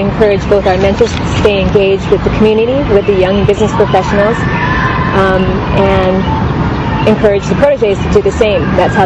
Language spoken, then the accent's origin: English; Honolulu, Hawaii, United States; And then I was raised in Nu'uanu, where my parents still live. Born and raised in Nu'uanu.